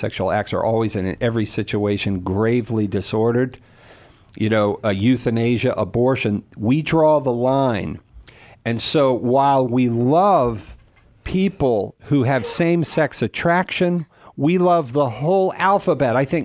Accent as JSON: {"language": "English", "region": "Virginia", "country": "United States", "tie": "born or raised there", "said": "In Virginia, that's my home state, you know, that I came from"}